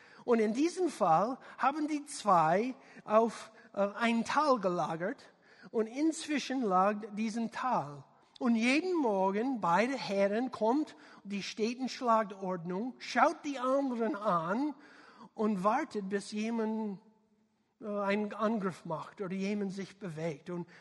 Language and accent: German; United States; German is a second language; man merkt, ich bin Amerikaner, nicht ein deutschsprachiger Kerl.